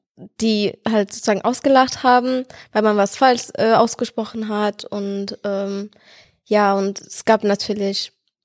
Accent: Syria; German is a second language; now in Germany; Ich komme aus dem kurdischen Gebiet aus Syrien und ja, bin 18 Jahre alt und seit 2016 in Deutschland.

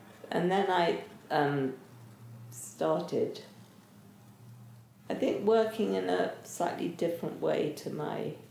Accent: London, United Kingdom; born there; Born in London. My father was a surgeon but came from a very artistic family.

